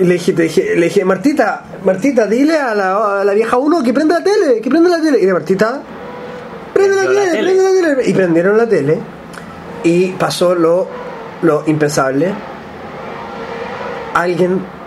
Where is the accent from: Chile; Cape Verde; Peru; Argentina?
Chile; porque también somos chilenas, vivimos en el mismo Chile que todos ustedes